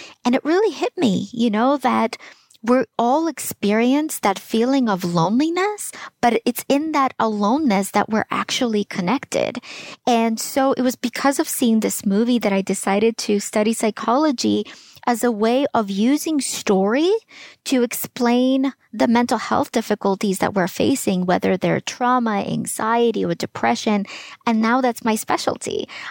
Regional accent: Ukraine; I was born and raised in Ukraine.

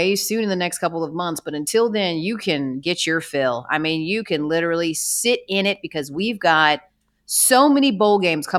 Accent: Atlanta, Georgia, United States; maybe it's because I'm from Atlanta

